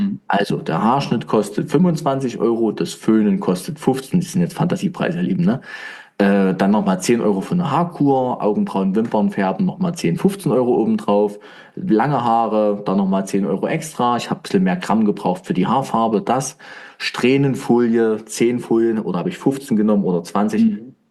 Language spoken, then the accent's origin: German; Weinböhla, Saxony, Germany